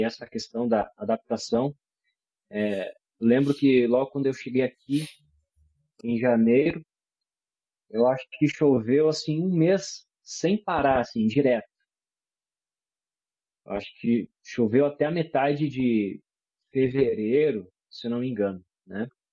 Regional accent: Seara, Santa Catarina, Brazil; eu sou natural de Seara, Santa Catarina. Ah. A minha congregação de origem é Cristo Redentor, lá de Seara.

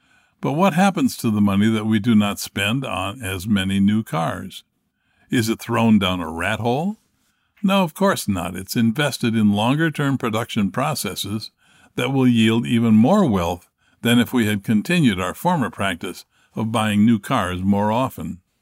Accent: Pennsylvania, United States; in my home state of Pennsylvania has gone up from just under $2.50 to around $3

